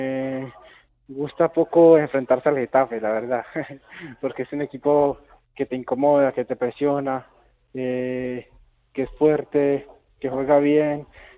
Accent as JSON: {"language": "Spanish", "country": "Colombia", "moved": "as an adult", "lives_now": "Huesca, Spain", "said": "Salí también a los 18 de Colombia aquí a Huesca"}